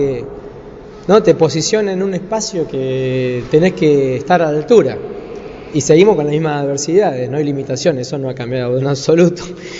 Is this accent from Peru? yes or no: no; Argentina; Y nosotros venimos de la Argentina, que no sabían ni dónde quedaba el mapa.